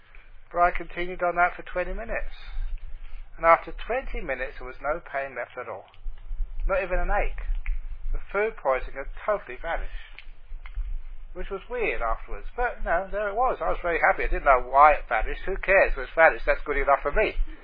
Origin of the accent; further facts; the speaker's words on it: London, United Kingdom; I grew up in London, a poor family, and I spent a lot of my childhood playing soccer in the streets.